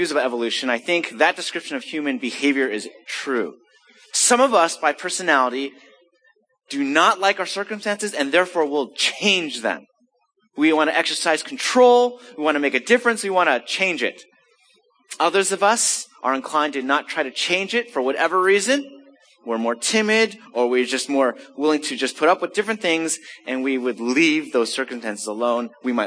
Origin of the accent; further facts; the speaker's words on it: Los Angeles, California, United States; moved away; because I grew up in Los Angeles, but I've become New Englandish.